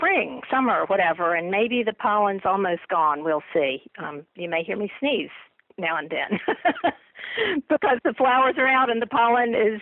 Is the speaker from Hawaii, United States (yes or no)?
no; Georgia, United States; I grew up in Georgia, sort of crafting and doing things.